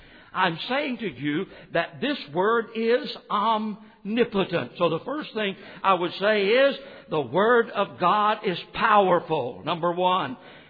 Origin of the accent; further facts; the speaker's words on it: Boca Chica, Mississippi, United States; When I was growing up in Boca Chica, Mississippi, everybody had a pocket knife.